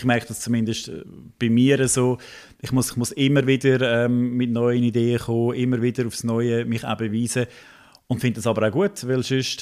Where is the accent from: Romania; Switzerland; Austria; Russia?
Switzerland; Schwyz; now in Lucerne, Switzerland; Ja, Zentralschweiz ist meine Heimat. Gell? Ich bin da aufgewachsen, ich bin aus dem Kanton Schweiz ursprünglich. Habe jetzt viele, viele Jahre oder lebe ich schon im Kanton Luzern.